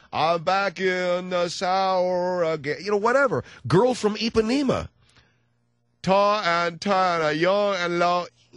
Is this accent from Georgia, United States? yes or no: no; California, United States; also born or lived in Florida; I come from California. I lived in Florida for a while.